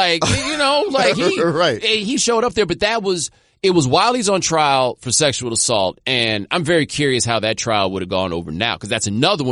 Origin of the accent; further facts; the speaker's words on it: Houston, Texas, United States; Well, also, we're from Houston